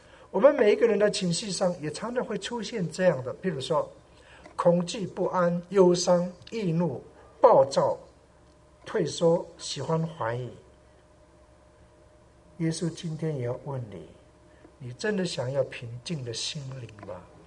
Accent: Taiwan; 我是从山上来的小孩子，因为在台湾人家都称我们是山地人

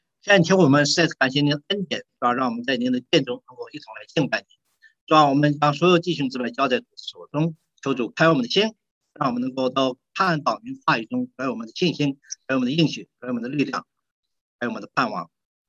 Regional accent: Shaanxi, China; 在陕西，靠近黄河，也靠近我们老家柳宁那个地方，所以他们讲话都是当地的土话，但我听起来很亲切

